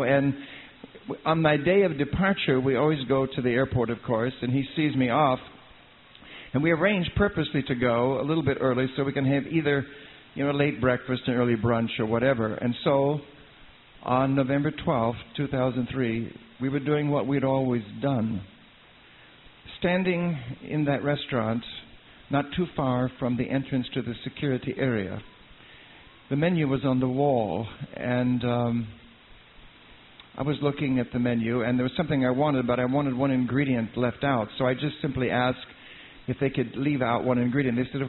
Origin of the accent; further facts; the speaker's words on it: England, United Kingdom; I'm very English.